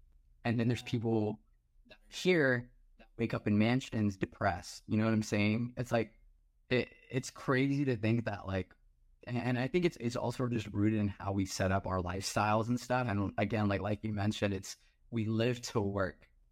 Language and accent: English; Texas, United States; growing up in America and Texas, like in Texas, like, you know, you take a bus 4 hours down, you're still in Texas, right?